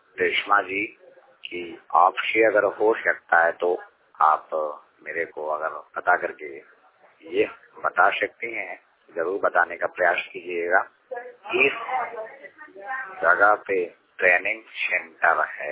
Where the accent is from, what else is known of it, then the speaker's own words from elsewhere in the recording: Parajpur, Uttar Pradesh, India; मैं उत्तर प्रदेश जिला गाजीपुर से बात कर रहा हूँ। मैं ग्राम पाराजपुर के रहने वाला हूँ, पोस्ट आठमनपुर ब्लॉक बाराजाव तहसील मोहम्मदाबाद के रहने वाला हूँ।